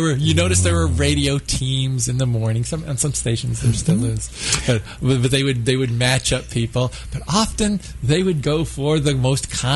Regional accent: Independence, United States; I always say the land where I was raised, because I was raised in Independence.

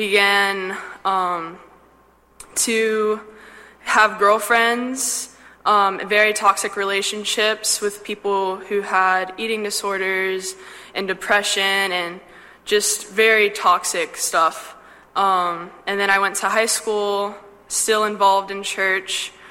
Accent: Virginia Beach, Virginia, United States; I'm from Virginia Beach, Virginia. And I didn't grow up in the church.

